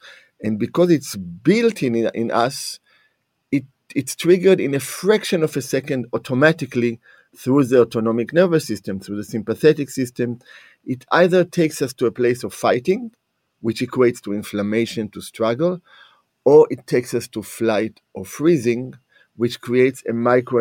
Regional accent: Israel; accent: Israeli; moved away as an adult; now in United States; My accent comes from Israel. I'm a native of Israel. I went to medical school in Israel. And right now I've been in the United States for about 33 years.

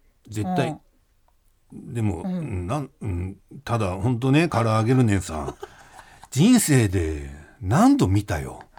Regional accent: Kyushu, Japan; 地元九州にいた頃に馴染みのあった壁チョロですが、なんと上京してからは誰にも通じません

